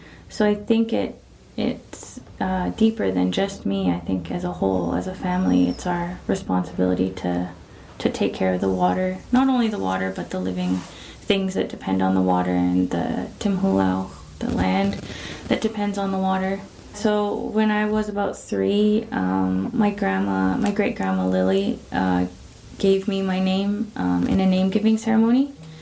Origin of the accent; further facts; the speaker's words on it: Penticton, British Columbia, Canada; And I said that I'm from Penticton.